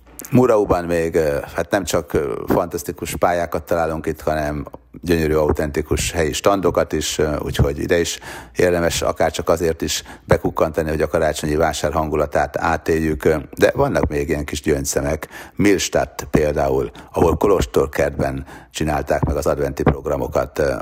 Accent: Sopron, Győr-Moson-Sopron, Hungary; born there; ugye Sopronban születtem, Sopron vármegyei, apai ágon szinte mindenki nálunk.

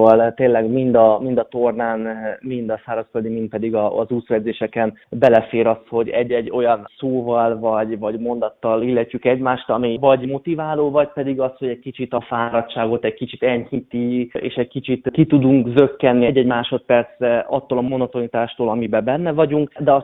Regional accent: Hungary; büszke vagyok arra, hogy sikerült legjobb magyarként helytállnom.

